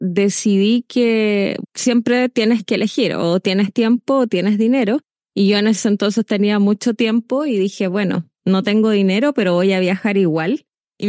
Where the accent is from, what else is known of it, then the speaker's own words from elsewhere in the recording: Chile; soy chilena, vivo en Chile